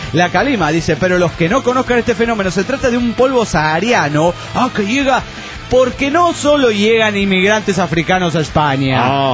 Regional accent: Colombia; En fin, como buen colombiano, habla mucha mierda

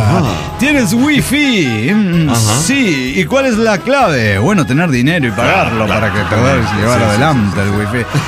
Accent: Lima, Peru; de Lima, Perú.

